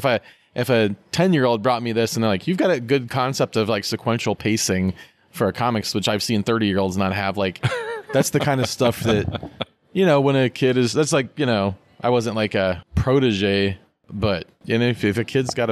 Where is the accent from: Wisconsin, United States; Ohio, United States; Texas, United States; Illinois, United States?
Ohio, United States; Dayton; Like, no, I grew up in I was born in Dayton, Ohio.